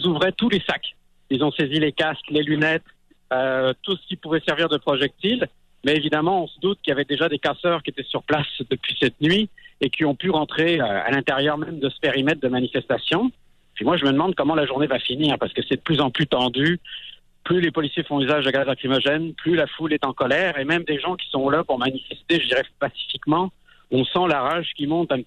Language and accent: French; France; born there; moi je suis né en France